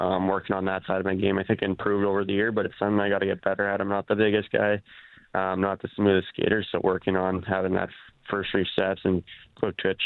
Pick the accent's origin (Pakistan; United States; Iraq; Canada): Canada; Macklin, Saskatchewan; growing up in a very small town, it's kind of a blue-collar place. Helping my grandparents and my dad on the farm